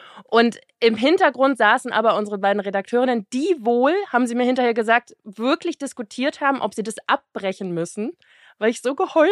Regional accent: Baltic coast, Germany; und ich bin an der Ostsee groß geworden.

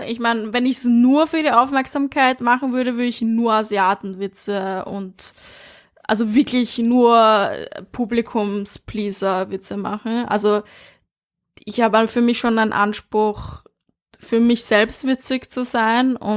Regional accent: Vienna, Austria; now in Berlin, Germany; Ich bin in Wien aufgewachsen, im 22. Und, aber dort sind halt auch viele Ausländer, also es gibt auch viele Asiaten und so.

